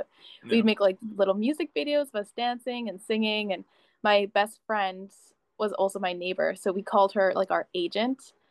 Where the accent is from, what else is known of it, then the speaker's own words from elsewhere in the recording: Canada; I'm an actor from Canada. I'm Filipino